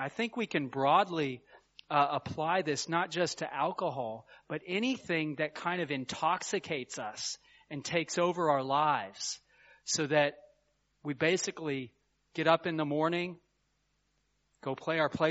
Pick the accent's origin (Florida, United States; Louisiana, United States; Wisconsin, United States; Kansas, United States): Kansas, United States; I saw this happen. I'm from Kansas.